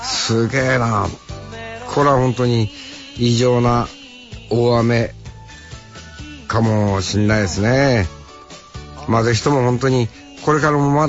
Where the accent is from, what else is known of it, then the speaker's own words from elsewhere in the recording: Hokkaido, Japan; まあ本当に俺たち北海道の人間としてはですね